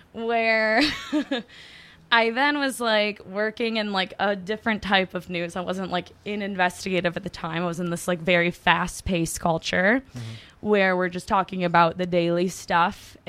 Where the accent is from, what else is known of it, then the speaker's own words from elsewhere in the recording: Detroit, Michigan, United States; I grew up in Detroit watching Kwame Kilpatrick, run our city poorly when we needed a good leader.